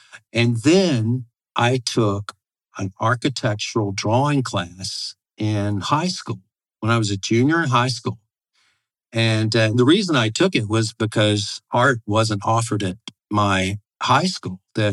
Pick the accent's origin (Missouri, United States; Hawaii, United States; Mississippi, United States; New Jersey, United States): Mississippi, United States; See, I grew up in South Mississippi, and so Southern gospel is pretty... That genre is kind of ground zero for where I was.